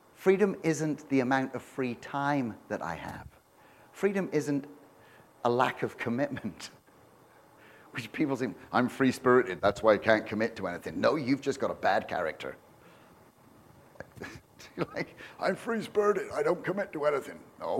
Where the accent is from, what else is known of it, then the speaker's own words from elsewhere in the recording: Canada; I'm a Canadian citizen, and so we're good Canadians, and we're free.